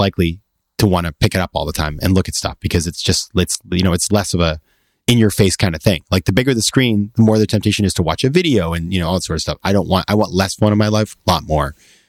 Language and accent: English; Maine, United States; if you were living 100 years ago in my hometown in Maine, you didn't really know what was going on outside of there.